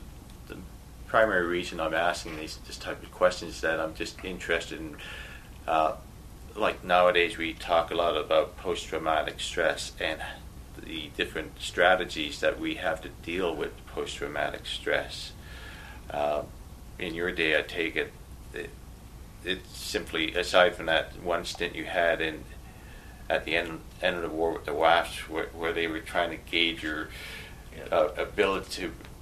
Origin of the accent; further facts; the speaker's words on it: Canada; also born or lived in United States; No, I was brought up here in Canada.